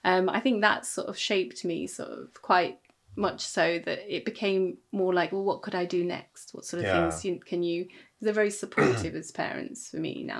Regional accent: Manchester, North West England, United Kingdom; So I was born in Manchester, and all my family actually are all based in Manchester, which is very unusual. And so, but my parents are originally from Nepali origin.

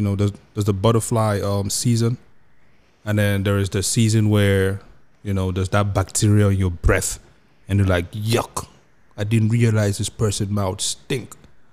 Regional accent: Bamenda, Northwest Region, Cameroon; That's my daily limit. Remember, I'm from Bamenda.

